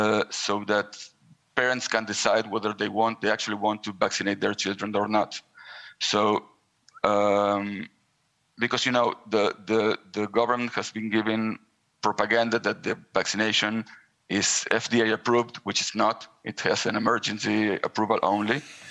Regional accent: Israel; I'm from Israel

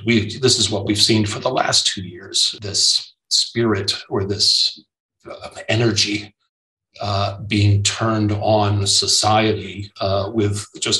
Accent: Florida, United States; born there; also born or lived in San Francisco / New York City; I was born in Florida, ran away to San Francisco for a while

